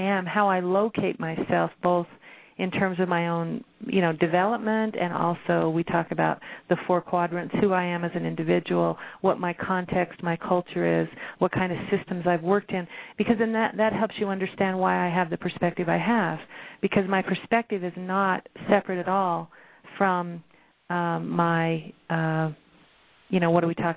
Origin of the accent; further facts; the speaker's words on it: United States; I'm American, you know, so how I operate as a leader may not work, you know, in other contexts.